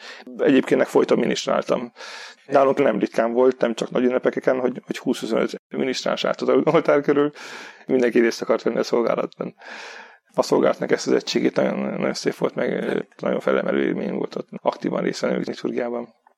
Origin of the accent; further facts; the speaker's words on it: Debrecen, Hajdú-Bihar, Hungary; Debrecenben születtem, ott nőttem fel.